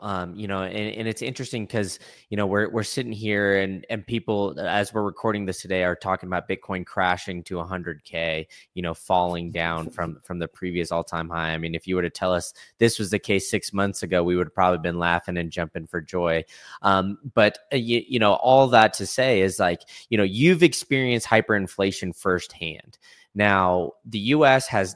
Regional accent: United States; very eye-opening for me, you know, as an American

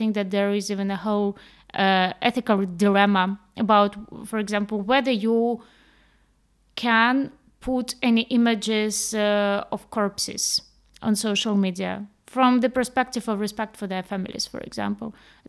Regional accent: Eastern Ukraine, Ukraine; English is a second language; And she hears my accent. So she asks me, where are you from? And I'm saying, I'm from Ukraine. Oh, from which part? Oh, you know, Eastern Ukraine.

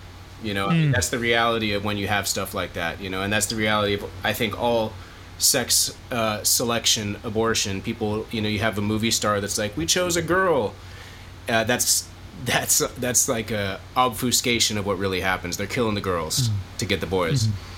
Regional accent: Philippines; I went to China when I was a kid. I grew up in the Philippines in Asia.

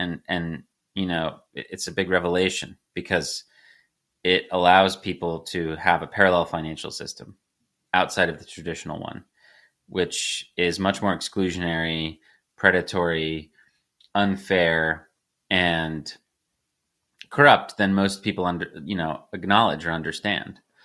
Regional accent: United States; I'm an American who has benefited a lot from the dollar system.

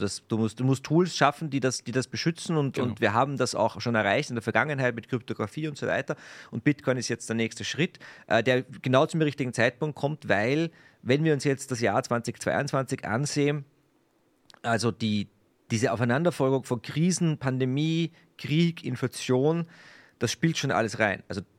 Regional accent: Vienna, Austria; als Österreicher, ich meine, wir sitzen hier mitten in Wien, einen Steinwurf von der Nationalbank entfernt

